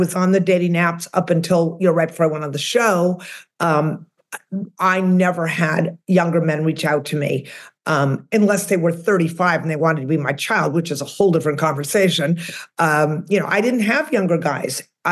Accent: Massachusetts, United States; now in Texas, United States; you gotta remember, I'm originally from the Northeast. I'm from outside of Boston.

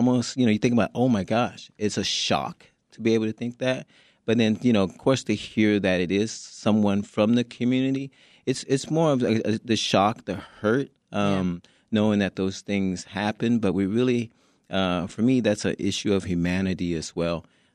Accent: Vietnam; Thinking about our community, I'm a refugee from Vietnam.

